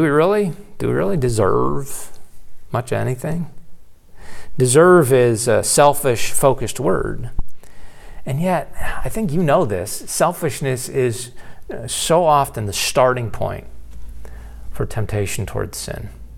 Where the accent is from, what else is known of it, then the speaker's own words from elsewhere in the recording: Buffalo, New York, United States; but growing up in Buffalo, I am a lifelong Buffalo Bills fan